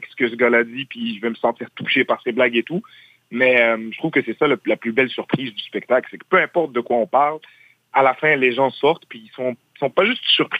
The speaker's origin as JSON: {"language": "French", "town": "Montreal", "region": "Quebec", "country": "Canada", "tie": "born or raised there", "said": "on a grandi à Montréal-Nord ensemble, on est allé à la même école secondaire"}